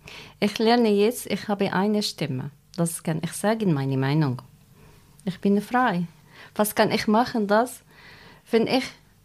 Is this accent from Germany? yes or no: no; Austria; German is a second language; Aber ich habe keine momentan eine Staatsbürgerschaft. Aber ich bin Österreicherin.